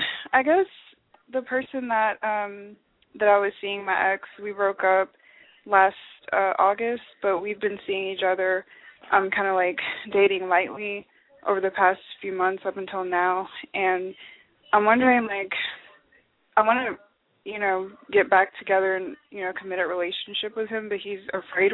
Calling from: Atlanta, Georgia, United States; It's Atlanta.

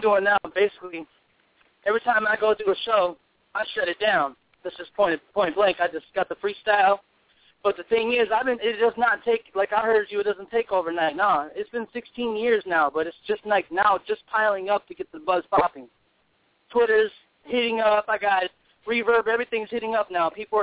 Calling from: Texas, United States; I'm calling from Texas.

